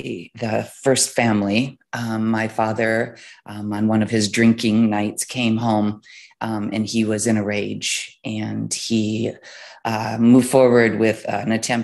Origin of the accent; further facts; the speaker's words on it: Wisconsin, United States; born there; I was born in the Midwest. I was born in a small city in Wisconsin, actually.